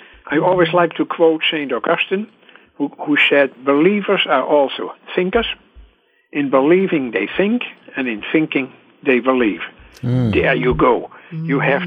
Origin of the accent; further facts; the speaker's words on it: Netherlands; I am from Holland, so I'm a little biased.